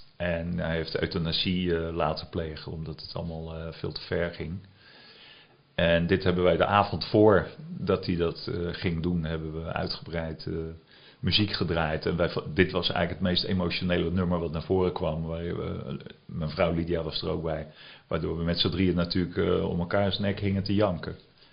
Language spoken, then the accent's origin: Dutch; Rotterdam, South Holland, Netherlands; accent: Rotterdam; moved away as an adult; Als ik terug verlang, dan denk ik aan mooie ervaringen uit mijn jeugd. Ik heb er maar tot mijn 26e gewoond.